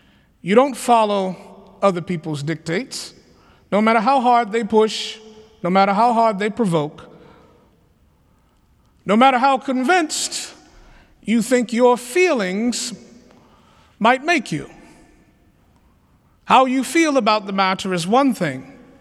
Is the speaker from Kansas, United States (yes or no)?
no; Atlanta, Georgia, United States; I grew up in the South, in Atlanta, Georgia, in the Black church, actually.